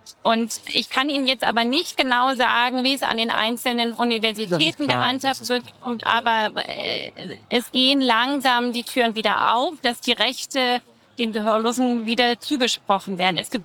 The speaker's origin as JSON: {"language": "German", "town": "Freiburg", "region": "Baden-Württemberg", "country": "Germany", "tie": "born or raised there", "said": "Zum Beispiel, ich bin 74, ich bin in Freiburg zur Schule gegangen"}